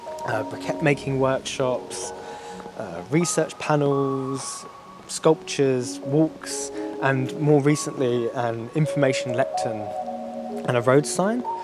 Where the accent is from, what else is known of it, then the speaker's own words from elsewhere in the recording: Basildon, East of England, United Kingdom; I began to become a bit more interested in the local history of my hometown of Basildon. Maybe that was to do with that I was coming back as an adult.